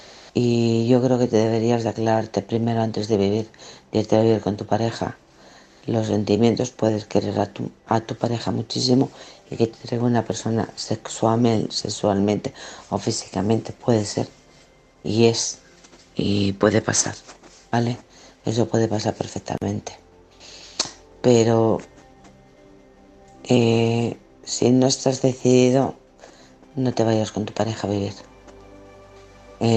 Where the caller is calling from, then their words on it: Alcorcón, Community of Madrid, Spain; de Alcorcón.